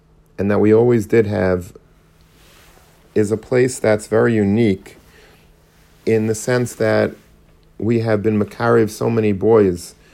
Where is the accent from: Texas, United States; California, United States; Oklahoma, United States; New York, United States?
New York, United States; Long Beach; I grew up in Long Beach on Long Island